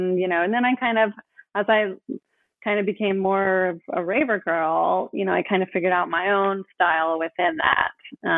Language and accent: English; Oakland, California, United States; I grew up in Oakland. And so I have been exposed to, you know, diversity, and, you know, the Bay Area is a kind of melting pot.